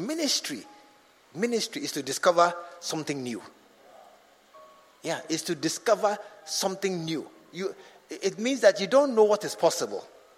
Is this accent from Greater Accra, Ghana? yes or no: no; Kumasi, Ashanti, Ghana; I grew up in Kumasi. I'm a Kumasi boy, and this is my life. My guys are all here. This is my area.